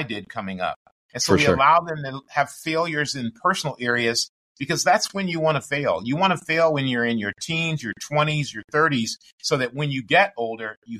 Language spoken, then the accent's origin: English; Michigan, United States; I played sports growing up in Michigan, basketball specifically.